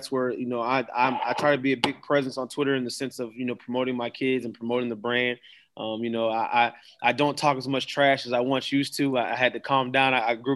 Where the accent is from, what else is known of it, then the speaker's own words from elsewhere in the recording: Daytona, Florida, United States; I'm like, "No, I'm from Daytona."